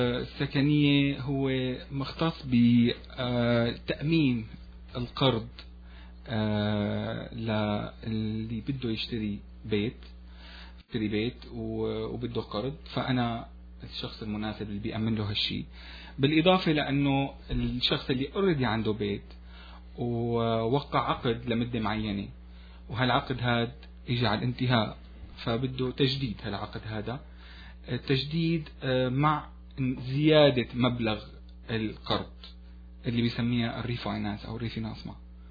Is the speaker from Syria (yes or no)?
yes; Al-Hasakah Governorate, Syria; moved away as an adult; now in Montreal, Canada; انا ابن سوريا، ابن محافظة الحسكة